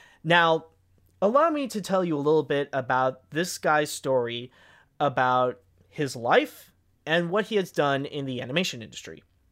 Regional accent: Canada; I'm not a football fan. I'm Canadian. I'm more into hockey.

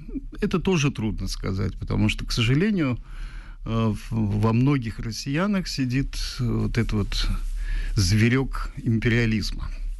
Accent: Tajikistan; Russian is a second language; Я родился в Таджикистане, там вырос, у меня второй родной язык персидский, таджикский. Я никогда не был гражданином России, Господь меня миловал от такого горя. Так что теперь я живу с двумя паспортами, гражданина Таджикистана и гражданина Грузии.

